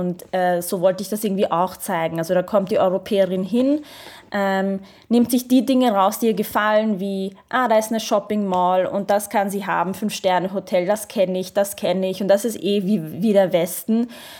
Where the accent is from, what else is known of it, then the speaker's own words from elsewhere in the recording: Iraq; Auch zum Beispiel in Jordanien oder im Irak, wo ich herkomme